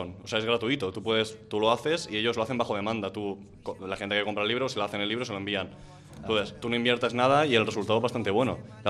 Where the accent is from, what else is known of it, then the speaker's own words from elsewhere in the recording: Algueña, Valencian Community, Spain; hizo una charla en Algueña, en mi pueblo